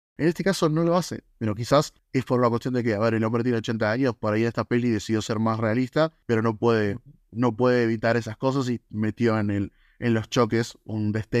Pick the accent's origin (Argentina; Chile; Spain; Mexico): Argentina; como argentinos lo tenemos